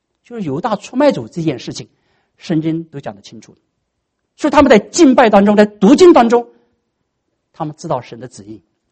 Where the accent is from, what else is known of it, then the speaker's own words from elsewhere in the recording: Northeast China, China; 按照我们东北人话，这是必须的，这是必须的